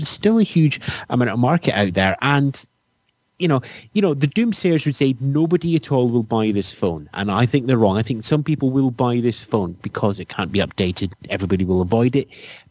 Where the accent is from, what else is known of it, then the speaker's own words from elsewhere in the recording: United Kingdom; We have a line, and being very British, we're kind of reserved and holding back